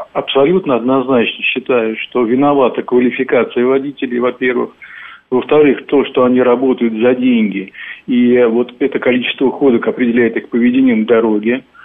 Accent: Korolyov, Moscow Oblast, Russia; я из Королева.

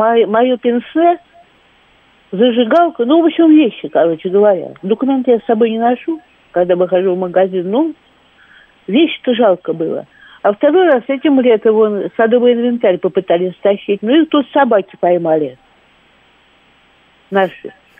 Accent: Russia; Я говорю, нет, ну что, мы из России.

